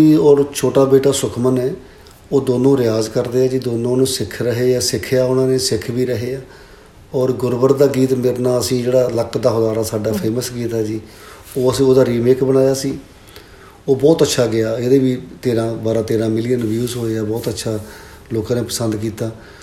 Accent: Nur Mahal, Punjab, India; ਅਸੀਂ ਪਿੰਡ ਦੇ ਸਕੂਲ 'ਚ ਹੀ ਪੜ੍ਹੇ ਹਾਂ, ਨੂਰ ਮਹਿਲ ਸਾਡਾ ਪਿੰਡ ਚੀਮਾ ਜੀ ਮੇਰਾ ਨੂਰ ਮਹਿਲ ਦੇ ਨਾਲ

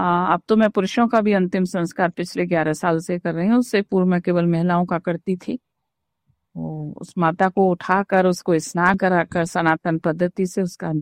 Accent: Vrindavan, Uttar Pradesh, India; मैं वृंदावन की भूमि से हूँ। वृंदावन जो विश्व के मानचित्र पर भगवान कृष्ण की क्रीड़ा स्थली के रूप में जाना जाता है, मेरा जन्म भी वही हुआ, यानी जन्मभूमि भी वही है और कर्म भूमि

